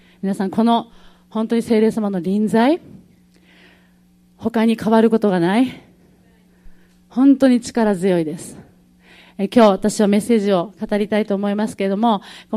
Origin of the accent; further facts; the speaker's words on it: Kyushu, Japan; 私は九州出身なので、皆さんからよく関西弁について突っ込まれるんですね。